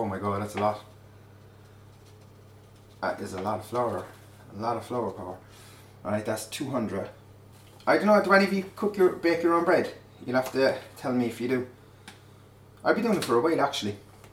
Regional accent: Ireland; And it's really important as well for, you know, when we're Irish, we have to bake a lot of bread

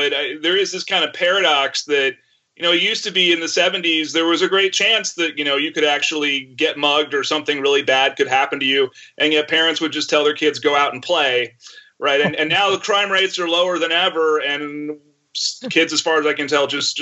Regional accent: Texas, United States; No, I grew up in Texas in the 80s, and you know, people would tell me that I was in a satanic cult because I enjoyed this particular hobby.

